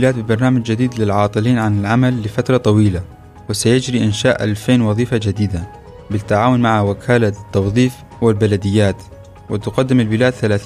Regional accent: Syria; now in Germany; Ich komme aus Syrien. Ich bin 17 Jahre alt

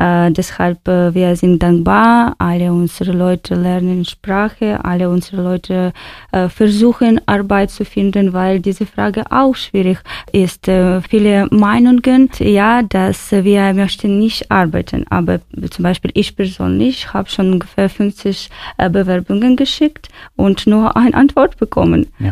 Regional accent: Mariupol, Donetsk Oblast, Ukraine; German is a second language; moved away as an adult; now in Germany; Ich komme auch aus der Ukraine, ja, aus Mariupolstadt

